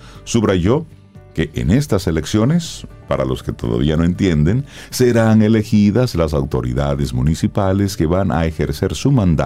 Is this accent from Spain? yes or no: no; Dominican Republic; nosotros como dominicanos conectemos con este mensaje para que cumplamos con nuestro deber ciudadano